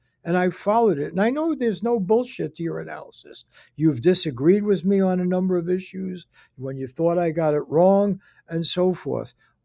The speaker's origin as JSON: {"language": "English", "country": "United States", "said": "I am an American Jew. I know a lot of Jewish people."}